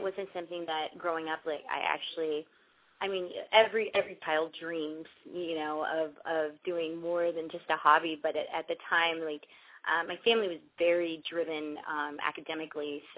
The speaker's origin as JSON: {"language": "English", "town": "Cincinnati", "region": "Ohio", "country": "United States", "tie": "born or raised there", "said": "Originally, I'm from Cincinnati, Ohio. I grew up there off and on."}